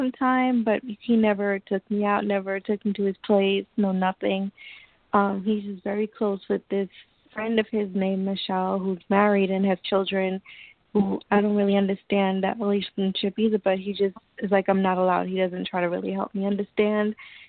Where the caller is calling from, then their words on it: New York, United States; I'm calling from New York.